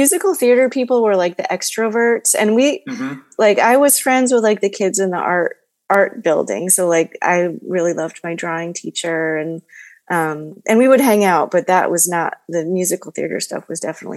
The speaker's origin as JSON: {"language": "English", "town": "Westport", "region": "Connecticut", "country": "United States", "tie": "born or raised there", "said": "I grew up in Connecticut, in a town called Westport."}